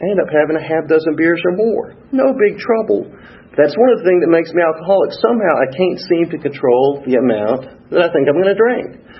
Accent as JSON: {"language": "English", "town": "Atlanta", "region": "Georgia", "country": "United States", "tie": "born there", "said": "I was born right here in Atlanta. I had two parents that brought me home from Atlanta Medical."}